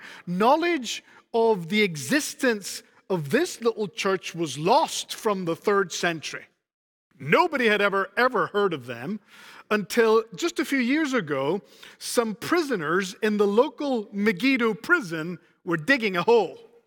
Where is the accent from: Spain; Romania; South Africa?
Spain; the little tiled floor in the little church that I grew up in Spain